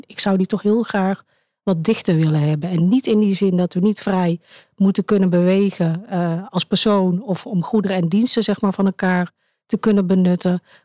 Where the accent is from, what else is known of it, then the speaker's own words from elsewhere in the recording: Sint-Michielsgestel, North Brabant, Netherlands; born there; de gemeente Sint-Michielsgestel, waar ik ben geboren.